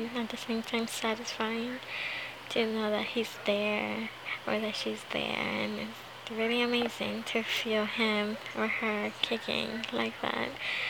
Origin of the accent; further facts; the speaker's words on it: Puerto Rico; now in Florida, United States; I'm from Puerto Rico, but I've been in Florida since 10 to 12 years, so yeah, I haven't really raised myself in Puerto Rico or anything. But yeah, we both know Spanish